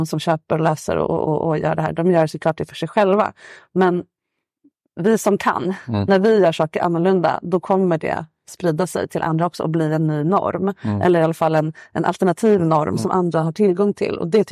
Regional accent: Sweden; jag är svensk och har växt upp med rabbetsallad

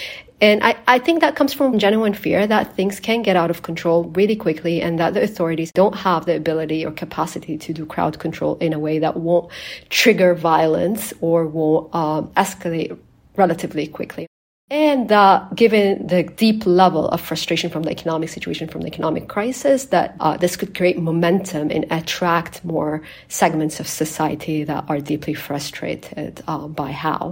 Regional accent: Cairo, Cairo Governorate, Egypt; I grew up in Cairo under former President Hosni Mubarak and went to government-run schools and universities.

